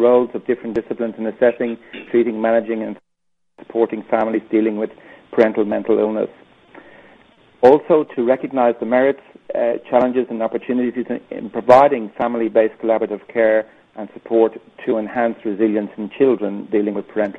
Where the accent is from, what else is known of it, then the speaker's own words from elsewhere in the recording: Townsville, Queensland, Australia; I'm a GP from Townsville.